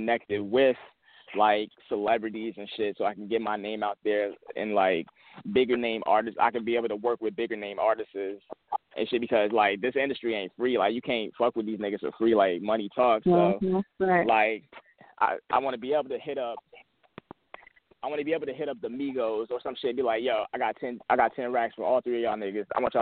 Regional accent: United States; I grew up out here in Ryko. I went to Hermitage, you know what I'm saying, graduated back in 2010.

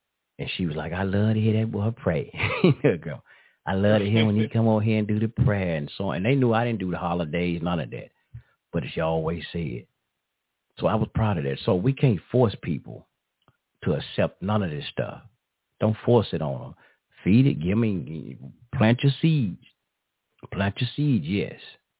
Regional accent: United States; born there; I was born here in America. No matter what we say, our ancestors descended here, whatnot, goddammit, I was born here.

